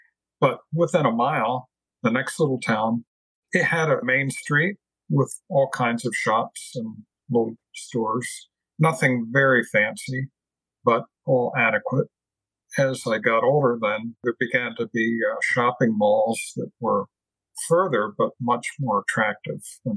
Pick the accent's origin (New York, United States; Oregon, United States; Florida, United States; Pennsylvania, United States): Pennsylvania, United States; born there; I was born in Pennsylvania, Dover County, near Philadelphia.